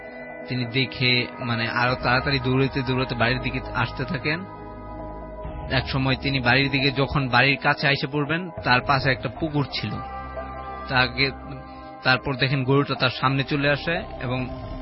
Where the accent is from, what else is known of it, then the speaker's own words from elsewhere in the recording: Gazipur, Dhaka Division, Bangladesh; আমি গাজীপুর থেকে আসছি।